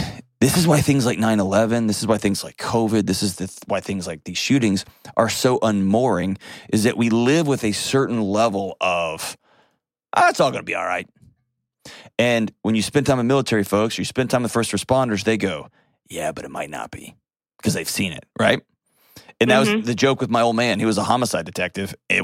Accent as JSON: {"language": "English", "region": "Texas", "country": "United States", "said": "I'm also a Texan who has guns."}